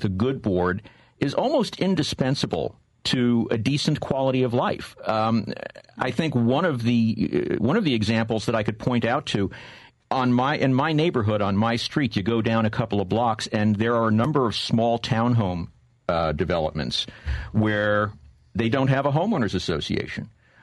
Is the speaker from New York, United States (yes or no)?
yes; Brooklyn, New York, United States; moved away; I'm originally an expatriate Yankee. I come from Brooklyn. And when I first came down here in 77